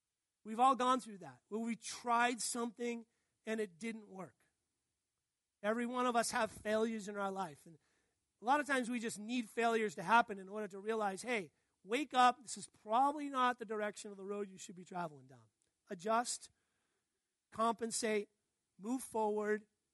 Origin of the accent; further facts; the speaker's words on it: Worcester, Massachusetts, United States; You know, I grew up in Worcester, Massachusetts. It's the city right in the center of Massachusetts. It's an industrial working man city.